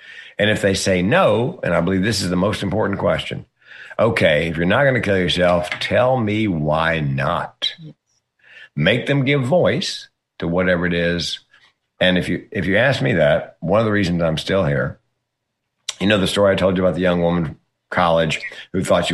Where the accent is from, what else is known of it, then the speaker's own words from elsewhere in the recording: Southern United States, United States; I grew up in the South